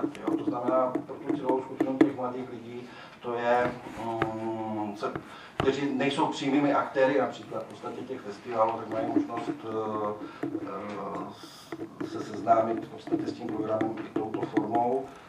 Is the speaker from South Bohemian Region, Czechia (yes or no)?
no; Ostrava, Moravian-Silesian Region, Czechia; jako Ostravák samozřejmě se pravidelně účastním festivalu